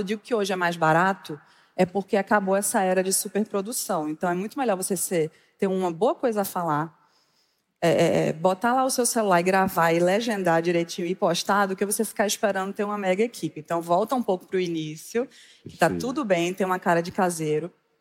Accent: Northeast Region, Brazil; Eu sou mulher e sou nordestina.

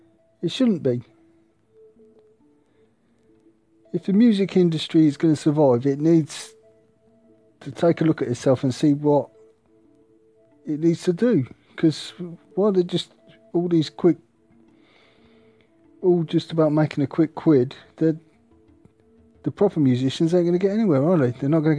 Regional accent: United Kingdom; It's annoying, really, because I'm from Great Britain, United Kingdom.

